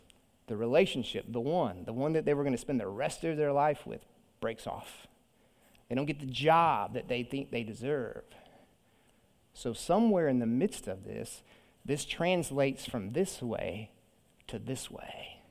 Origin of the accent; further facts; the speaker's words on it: the South, United States; growing up in the South as a Southern Baptist preacher's kid, I've seen a lot of this, right?